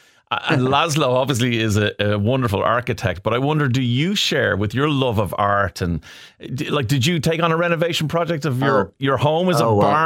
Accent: Ireland; I do not take a good American accent for granted at any point as an Irish person.

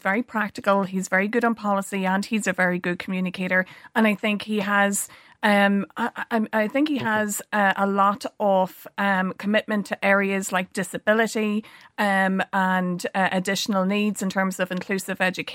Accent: Northern Ireland, United Kingdom; I'm originally from Tyrone. I think I have an all-Ireland perspective on things.

